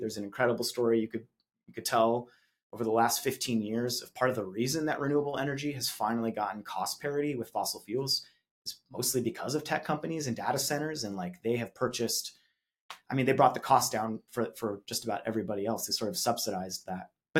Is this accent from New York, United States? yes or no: no; Arizona, United States; I'm from Arizona. Land is cheap in Arizona.